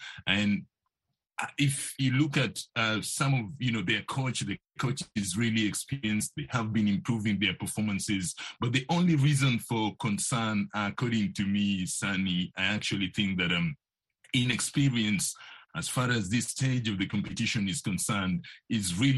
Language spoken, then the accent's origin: English; Kenya; since I come from East Africa, from Kenya.